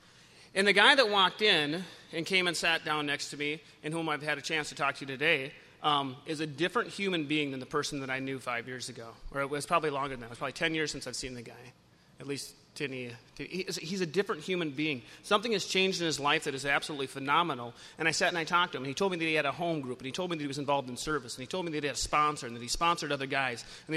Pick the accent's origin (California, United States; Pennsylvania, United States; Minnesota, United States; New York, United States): Minnesota, United States; Buffalo; As we were driving down here, I grew up in Buffalo, Minnesota.